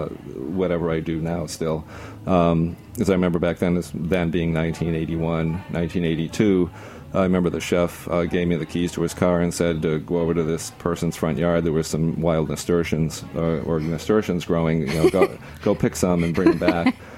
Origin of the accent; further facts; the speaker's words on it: Boston, Massachusetts, United States; I grew up in the Boston area, and actually grew up, our family hunted and cooked a lot.